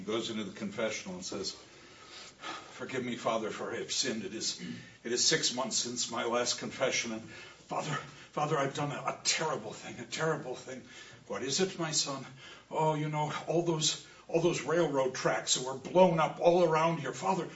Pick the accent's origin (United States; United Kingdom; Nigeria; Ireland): Ireland; So being Irish, I can tell this on myself.